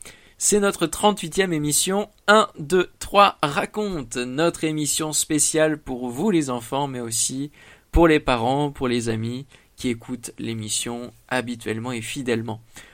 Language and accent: French; Normandy, France; now in Paris, France; Je vis à Paris, en effet, et j'ai grandi à... Ah, ça tu ne le sais peut-être pas, j'ai grandi en Normandie.